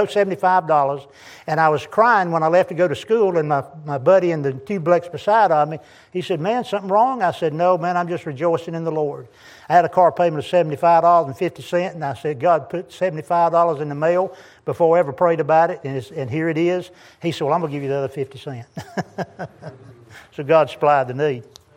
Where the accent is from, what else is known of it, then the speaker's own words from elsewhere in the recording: North Carolina, United States; I'm from Eastern North Carolina, moved up to Newport News, Virginia.